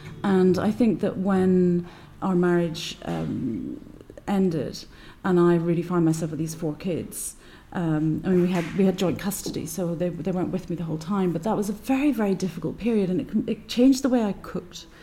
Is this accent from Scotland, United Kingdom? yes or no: no; Northern Ireland, United Kingdom; I was brought up in Northern Ireland, we would never go there.